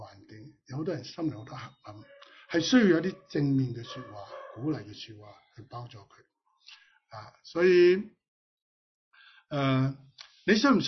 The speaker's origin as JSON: {"language": "Cantonese", "country": "Hong Kong", "said": "今日我哋香港人可能走过一条隧道"}